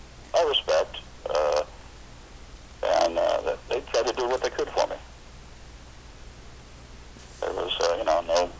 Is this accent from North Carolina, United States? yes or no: no; Hawaii, United States; I guess because of my growing up in Hawaii, there are good Asians and bad Asians